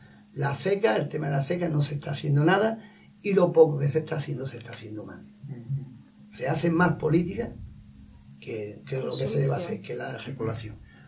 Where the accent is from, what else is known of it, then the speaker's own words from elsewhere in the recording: Jimena de la Frontera, Andalusia, Spain; Tanto al alcalde de mi pueblo, a Fran Gómez, porque yo, una vez que decidimos de hacer la asociación, nos dirigimos al ayuntamiento y este nos apoyó.